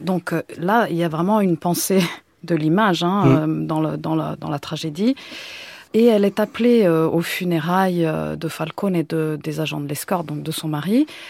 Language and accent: French; Italy; Oui, moi je suis italienne